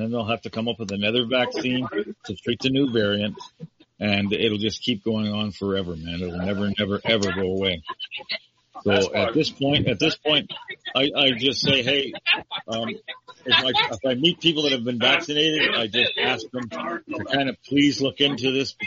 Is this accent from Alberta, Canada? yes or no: no; Toronto, Ontario, Canada; I was born and raised in Toronto. You know what? When I was growing up in Toronto, it was one of the greatest places in the world to grow up.